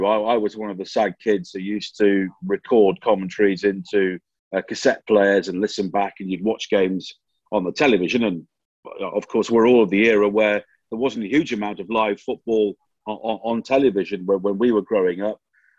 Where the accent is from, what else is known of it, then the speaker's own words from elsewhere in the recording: Chester, North West England, United Kingdom; now in London, United Kingdom; I was brought up in Chester, but my dad's from the Wirral, which is why I support Tranmere.